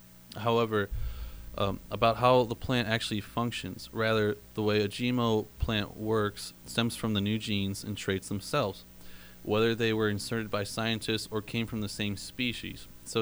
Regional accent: Chicago, Illinois, United States; I grew up around Chicago, and he worked at the particle accelerator that we have over there in Fermi Labs

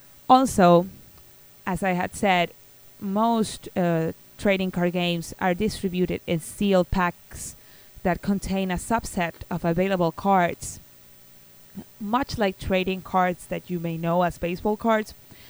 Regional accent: Argentina; I mean, I'm from Argentina, and there are tournaments in Argentina.

